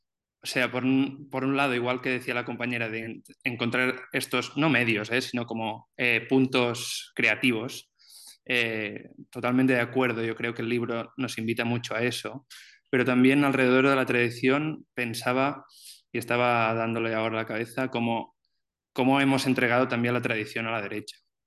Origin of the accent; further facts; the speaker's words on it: Catalonia, Spain; yo soy de Cataluña